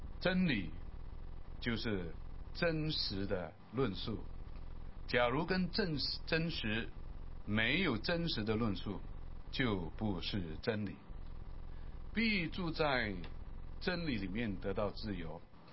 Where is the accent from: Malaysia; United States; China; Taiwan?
Malaysia; 不好意思，马来西亚人讲中文就是没办法哈